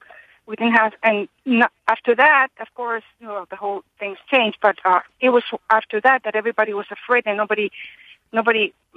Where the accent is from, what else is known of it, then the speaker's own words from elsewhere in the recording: Medellin, Antioquia, Colombia; I used to live in Medellin. It's my hometown. All my family still lives there.